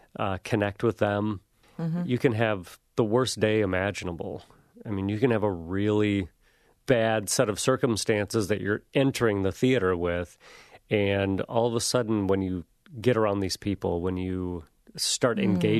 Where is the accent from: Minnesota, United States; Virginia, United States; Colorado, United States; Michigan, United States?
Michigan, United States; Grand Rapids; No, I grew up in Grand Rapids.